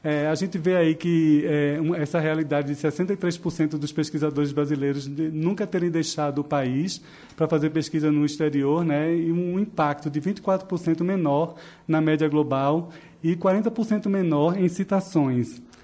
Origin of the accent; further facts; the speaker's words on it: Pernambuco, Brazil; accent: Pernambuco; o sotaque, nosso escritório é em São Paulo, mas o meu sotaque é importado, é de Pernambuco.